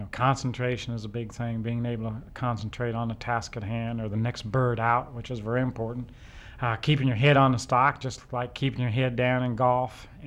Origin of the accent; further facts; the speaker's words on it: Midwest, United States; I think being a Midwesterner originally, Ron, I'd always chased pheasants a lot and had a great time in the field.